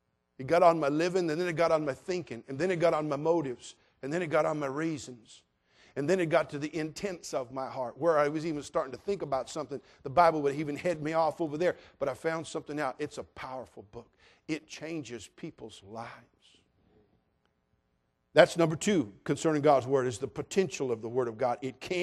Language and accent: English; California, United States; You're looking at an old liberal hippie from the 60s, born and raised in California